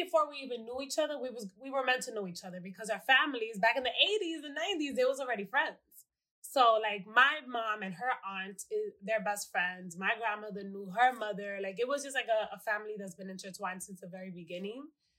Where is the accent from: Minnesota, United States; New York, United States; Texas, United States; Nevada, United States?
New York, United States; Bronx; like I'm second generation, born and raised in the Bronx in New York. But my mom is Dominican, my aunts are Dominican, they speak Spanish.